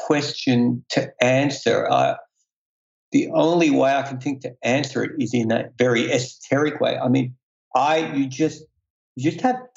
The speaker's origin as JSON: {"language": "English", "town": "Melbourne", "region": "Victoria", "country": "Australia", "tie": "born or raised there", "said": "I grew up in Melbourne, Australia. So there was quite a lively nightclub scene, even back in the days. We're talking about 60s."}